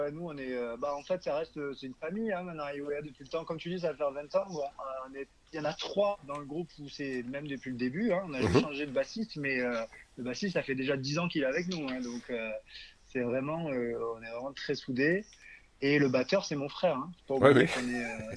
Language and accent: French; Grand Est, France; On est des Ardos jusqu'au bout.